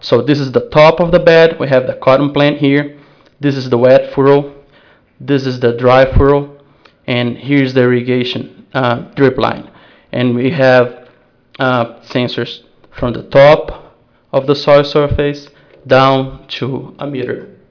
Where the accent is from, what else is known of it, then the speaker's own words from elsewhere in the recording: Brazil; English is a second language; now in Lubbock, United States; I'm from Brazil, and I hope you guys can understand me.